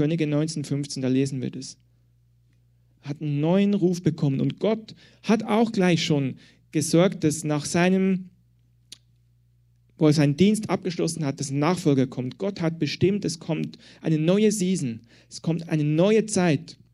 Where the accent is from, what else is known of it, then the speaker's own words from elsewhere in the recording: Switzerland; now in Berlin, Germany; dass ich heute hier bin, in Berlin und nicht mehr in der Schweiz, wo ich herkomme.